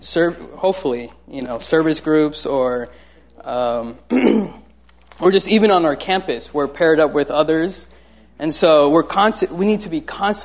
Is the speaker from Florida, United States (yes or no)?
yes; Florida, United States; in Florida, I'm from Florida, I never walked, you know, it's too hot to walk.